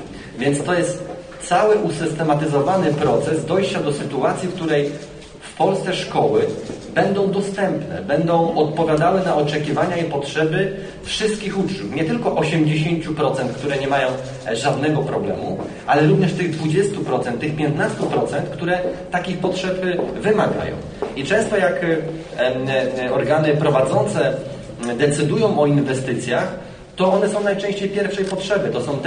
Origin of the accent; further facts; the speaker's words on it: Łódź, Łódź Voivodeship, Poland; Ja jestem z Łodzi, można powiedzieć stąd